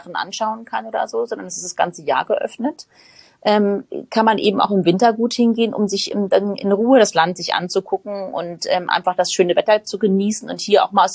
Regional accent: Frankfurt, Hesse, Germany

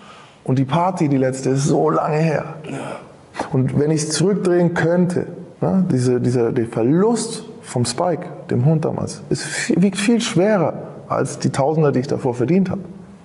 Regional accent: Nuremberg, Bavaria, Germany; ich bin eigentlich Nürnberger

